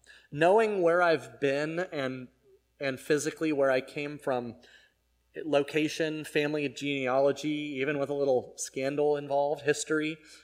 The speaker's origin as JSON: {"language": "English", "town": "San Diego", "region": "California", "country": "United States", "tie": "born there", "said": "I was born in San Diego to two wonderful, young, energetic parents who had gotten married a couple years earlier in a Catholic church on a hill."}